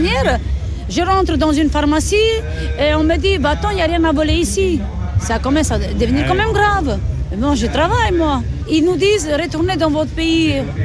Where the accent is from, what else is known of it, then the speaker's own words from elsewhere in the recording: Romania; Je suis Tigane de Roumanie, pas Rome.